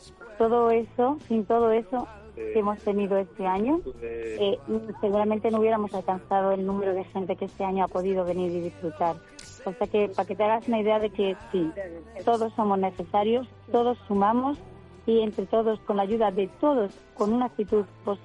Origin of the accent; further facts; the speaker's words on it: Madrid, Community of Madrid, Spain; yo que soy de Madrid